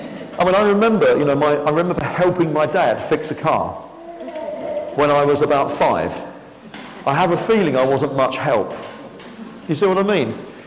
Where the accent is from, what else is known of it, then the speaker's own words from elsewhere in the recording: Harlow, East of England, United Kingdom; We've been in Wood for 27 years. We've been married for 30 years. I was born and brought up in Harlow, so I'm a local to the area I'm still working in, really. It's not that far away.